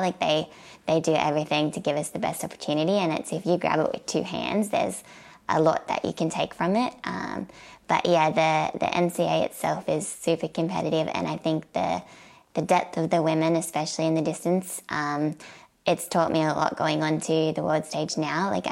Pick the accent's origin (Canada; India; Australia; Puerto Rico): Australia; Albion Park, New South Wales; moved away as an adult; now in Eugene, United States; I think culturally from where I grew up in Albion Park and then going into Eugene, Oregon, personalities are very different.